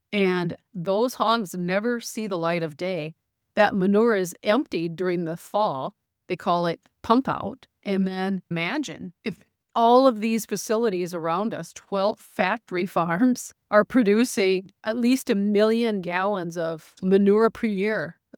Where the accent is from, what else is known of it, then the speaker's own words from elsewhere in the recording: Blooming Prairie, Minnesota, United States; including Hormel, which is just 15 miles south of my hometown of Blooming Prairie